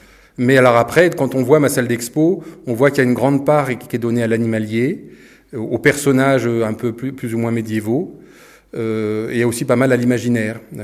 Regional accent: Centre-Val de Loire, France; born there; Alors moi, je suis né en Eure-et-Loir

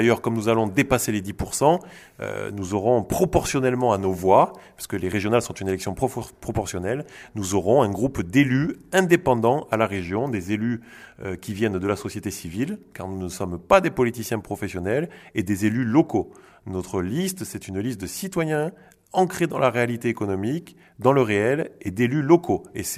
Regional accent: Tarbes, Occitanie, France; comme je suis de Tarbé et que je suis chez moi, je passe bien sûr toujours plus de temps dans les Hautes-Pyrénées

